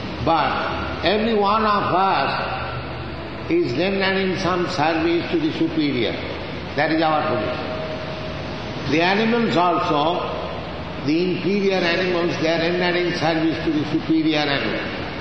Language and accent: English; India; I'm coming from India and other parts, there is drought, there is no rainfall